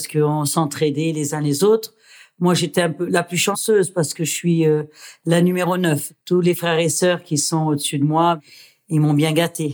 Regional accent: France; also born or lived in Constantine, Algeria; moi, en fait, je suis issue d'une famille algérienne. Je suis née à Constantine, mais j'ai été élevée en banlieue, en France.

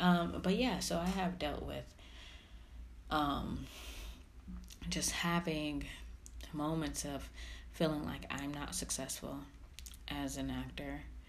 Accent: Los Angeles, California, United States; now in New York City, United States; So, yes, I still live in New York City. I'm still from Los Angeles, if people didn't think I was, but I am.

